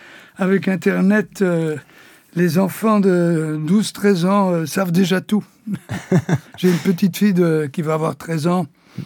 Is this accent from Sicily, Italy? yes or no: yes; Sicily, Italy; now in Belgium; Donc je suis belge officiellement depuis 4 ans, et italien depuis ma naissance.